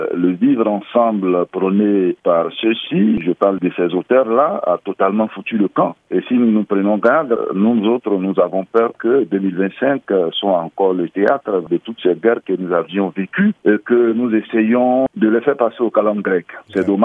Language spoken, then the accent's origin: French; Côte d’Ivoire; nous estimons que nous sommes des Ivoiriens et que la Côte d'Ivoire accueille ici des étrangers qui sont devenus des Ivoiriens